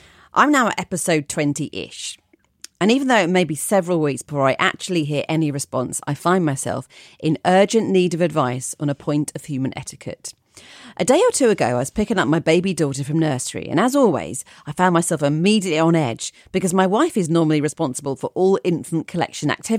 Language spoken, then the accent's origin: English; Scotland, United Kingdom; accent: Scottish; now in England; they will fail to recognise my strong Scottish accent, something that's happened to me often when meeting new people since I moved to England 6 years ago